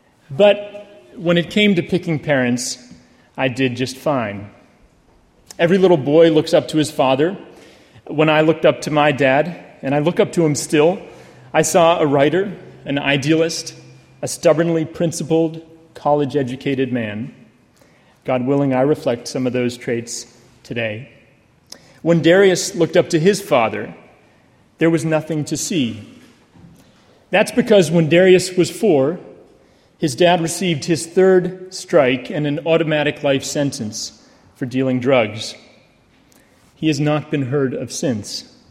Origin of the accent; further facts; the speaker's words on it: New Hampshire, United States; She was not from New Hampshire, the place I'd always intended to return on graduation. She was not even from the United States